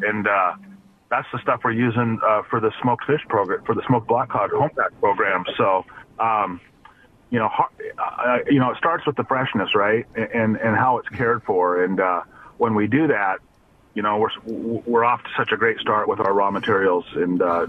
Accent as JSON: {"language": "English", "region": "Alaska", "country": "United States", "tie": "born or raised there", "said": "being born and raised in Alaska myself, I've lived here my entire life."}